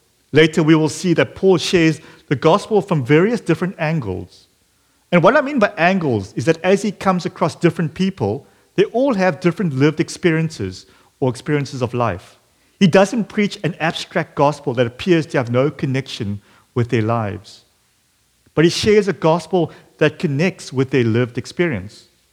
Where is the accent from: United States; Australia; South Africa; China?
South Africa; back in my home country, South Africa